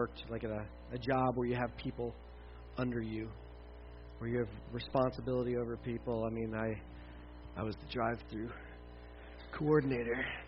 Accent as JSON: {"language": "English", "region": "Delaware", "country": "United States", "tie": "born or raised there", "said": "This wasn't in town here. This is where I grew up in Delaware."}